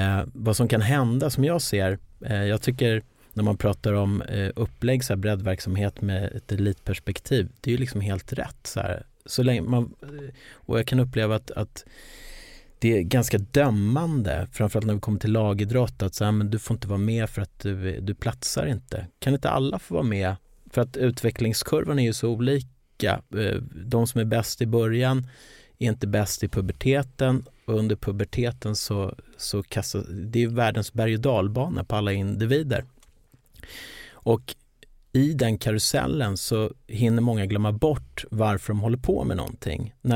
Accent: Lidingö, Stockholm County, Sweden; Jag är född 73, uppväxt på Lidingö

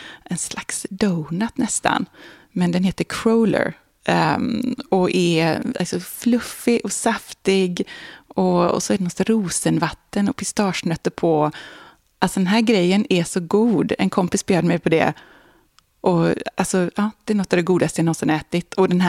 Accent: Sweden; moved away as an adult; now in Philadelphia, United States; det är liksom lite exotiskt också som svensk. Och sen tar man sig upp till West Philadelphia där jag bor, precis på andra sidan universitetet.

